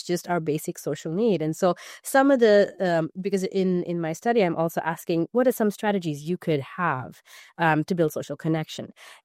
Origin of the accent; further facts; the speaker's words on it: India; now in United States; So I grew up in India. And I live in the U.S. and lived there for a while.